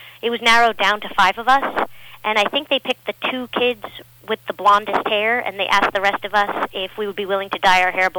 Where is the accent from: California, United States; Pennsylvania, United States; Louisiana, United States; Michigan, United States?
Pennsylvania, United States; Well, I grew up in Pennsylvania, and we were just like a normal family, three girls, dog, cat, in the suburbs.